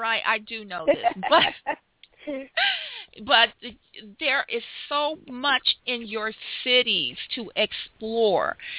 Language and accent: English; Chicago, Illinois, United States; You know, I'm from Chicago